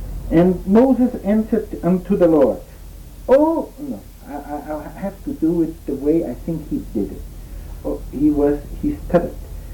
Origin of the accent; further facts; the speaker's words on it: Brazil; now in United States; We are both from Brazil. We belong to the Evangelical Church of Lutheran Confession in Brazil.